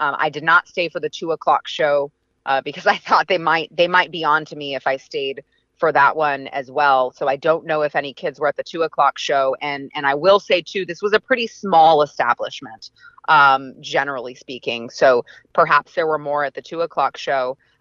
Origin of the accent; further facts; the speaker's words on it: Plano, Texas, United States; And just for reference, I grew up in Plano, Texas. I went to Plano schools. This is not the Plano that it once was.